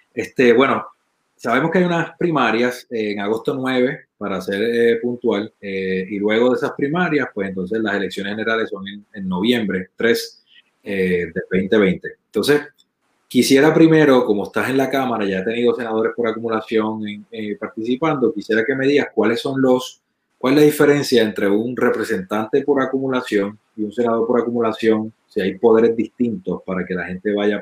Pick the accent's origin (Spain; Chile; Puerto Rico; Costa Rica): Puerto Rico; Cabo Rojo; yo soy natural de Cabo Rojo, toda mi familia materna, especialmente de Joyuda, esas zonas costeras, etcétera.